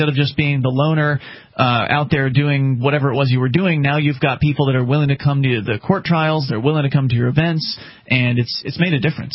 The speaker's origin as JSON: {"language": "English", "region": "Florida", "country": "United States", "tie": "born or raised there", "said": "I was born and raised down in Florida, and cold was scary to me."}